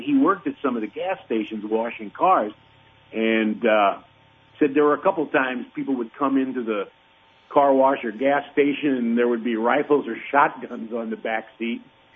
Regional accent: St. Louis, Missouri, United States; just like growing up in South St. Louis, where people had stills in their garages and their basements

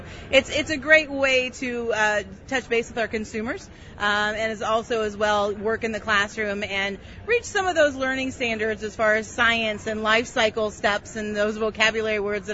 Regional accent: Illinois, United States; I'm originally from Iroquois County, grew up on a grain and cattle farm there, living near Peoria now with my husband and family as well.

